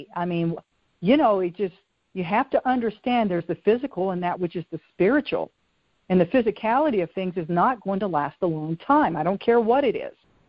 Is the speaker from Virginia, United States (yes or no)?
yes; Benton, Virginia, United States; I always thought as a poor little girl growing up in Benton, Virginia